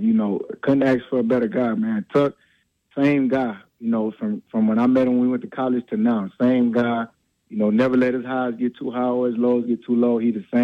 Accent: Little Rock, Arkansas, United States; You know, I come all the way from Little Rock, Arkansas.

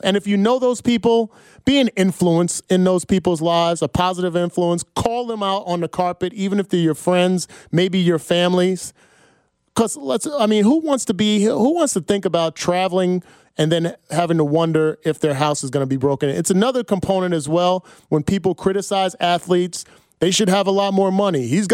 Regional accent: New Jersey, United States; I grew up in Jersey, North Jersey, 5 minutes from New York City.

